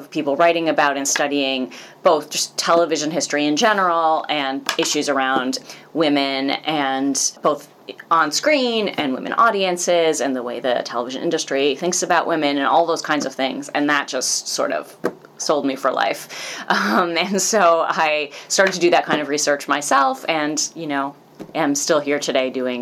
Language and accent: English; Illinois, United States; I grew up in the Chicago suburbs.